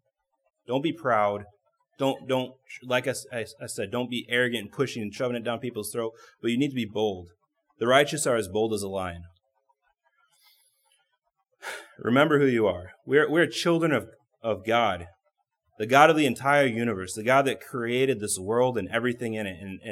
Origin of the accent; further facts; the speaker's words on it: Chesterton, Indiana, United States; I've known guys back home, not so much here, but I'm from Chesterton, Indiana. Where Indiana is a big Bible Belt over there.